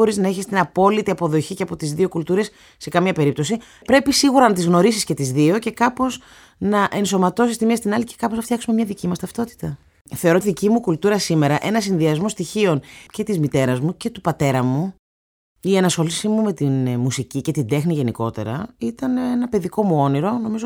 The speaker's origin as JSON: {"language": "Greek", "town": "Athens", "region": "Attica", "country": "Greece", "tie": "born or raised there", "said": "στην Αθήνα τη δεκαετία του 80 από Ουγγαντέζο πατέρα και μητέρα Ελληνίδα. Μεγάλωσα στο κέντρο της Αθήνας, στην Κυψέλη συγκεκριμένα, και δεν έχω επισκεφτεί μέχρι και σήμερα ποτέ την Ουγγάντα."}